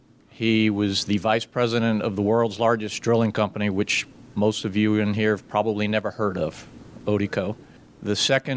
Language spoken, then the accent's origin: English; New Orleans, Louisiana, United States; I was born and raised in New Orleans.